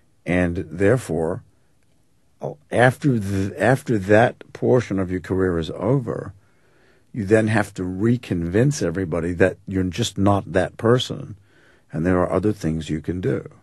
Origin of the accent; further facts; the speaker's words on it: Australia; accent: Australian; moved away; Because when I first came here 20-something years ago, Australians were not in vogue.